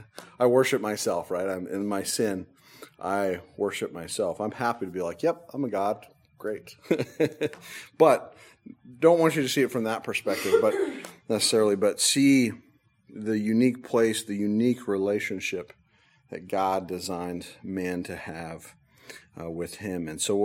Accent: Nebraska, United States; and growing up in Nebraska, you could drive outside the city, get away from the light, and just look up

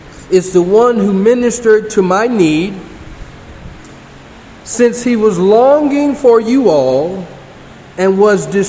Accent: United States; this hierarchy is as an American, there's some things our country is right, there's some things is wrong.

